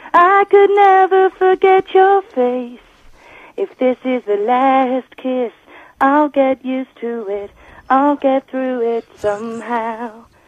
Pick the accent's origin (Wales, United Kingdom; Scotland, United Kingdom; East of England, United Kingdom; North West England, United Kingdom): East of England, United Kingdom; I'm from Essex. I'm an Essex girl.